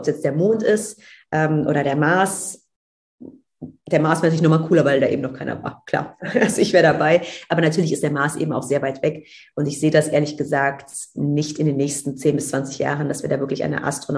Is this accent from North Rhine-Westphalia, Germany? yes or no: yes; Cologne, North Rhine-Westphalia, Germany; ich komme aus Köln, da gibt es Karneval